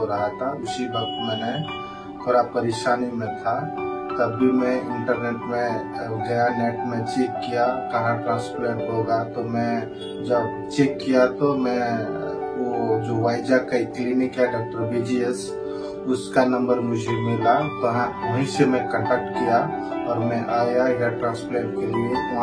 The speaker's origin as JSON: {"language": "Hindi", "region": "Odisha", "country": "India", "said": "मैं उड़ीसा से आया हूँ।"}